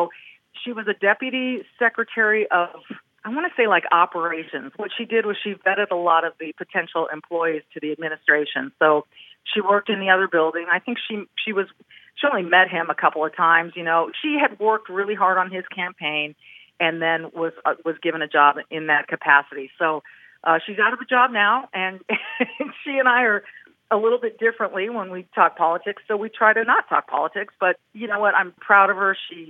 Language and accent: English; Minnesota, United States; hey, Kevin, I'm from Minnesota.